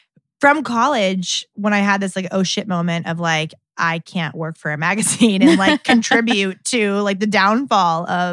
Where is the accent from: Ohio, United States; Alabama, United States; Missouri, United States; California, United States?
Ohio, United States; Akron; now in Columbus, United States; I had sworn I would never, ever move back to Ohio. I'm from Akron.